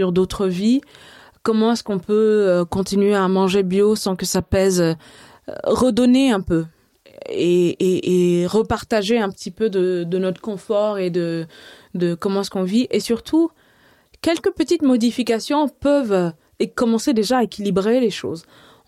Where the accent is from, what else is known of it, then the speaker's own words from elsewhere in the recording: Mali; Moi, je viens du Mali et notre monnaie, c'est le franc CFA.